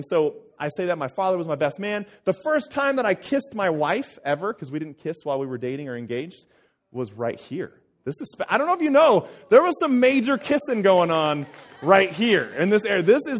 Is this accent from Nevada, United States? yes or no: yes; Sparks, Nevada, United States; We grew up in this community right here. We grew up in Sparks, and right down the road, I think I could see my house from your guys' parking lot, actually.